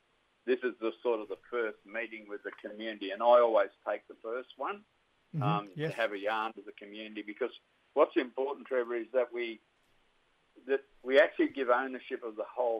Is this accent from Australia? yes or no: yes; Brewarrina, New South Wales, Australia; I come from Bree Warrina. It's probably one of the most factionalised communities in Australia, right?